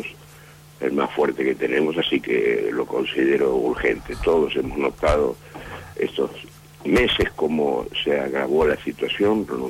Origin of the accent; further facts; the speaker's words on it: Junín, Buenos Aires Province, Argentina; de mi pueblo de Junín